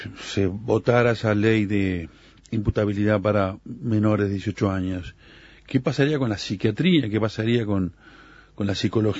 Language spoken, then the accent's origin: Spanish; Uruguay; ¿Somos negativos los uruguayos?